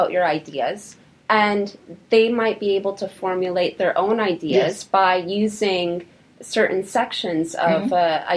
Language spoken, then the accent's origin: English; Canada; So I do feel that as a Canadian living in a country where I have democracy and I have the right to vote